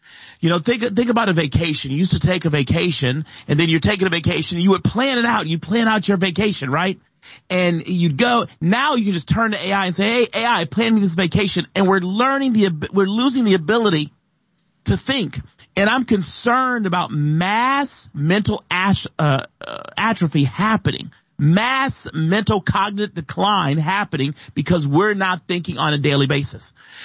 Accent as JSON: {"language": "English", "region": "Michigan", "country": "United States", "tie": "born or raised there", "said": "For example, Michiganders, my home state, and get them elected too."}